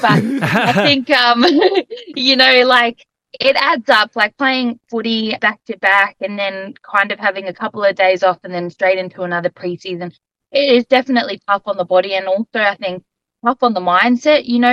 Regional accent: Western Province, Papua New Guinea; it was also my first time back to my province. So I'm from Western Province in PNG.

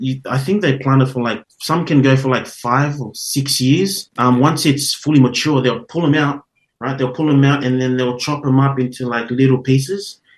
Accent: Northern Division, Fiji; So we are from Vanua level. The village is called Ruanrua. It's a little island on the northern part of Fiji.

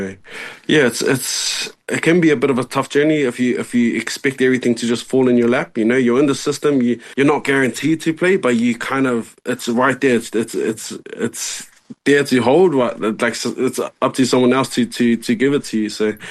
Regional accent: New Zealand; born there; to be honest, I'm born Kiwi.

